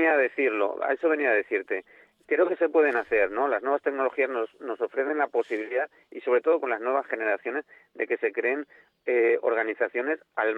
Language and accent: Spanish; Spain; Somos muy pillos, somos españoles.